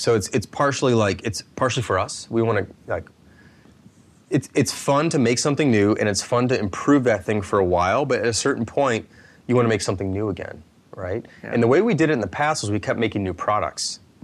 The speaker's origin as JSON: {"language": "English", "region": "Midwest", "country": "United States", "said": "I'm a Midwesterner, so a small one is a big one for me, right?"}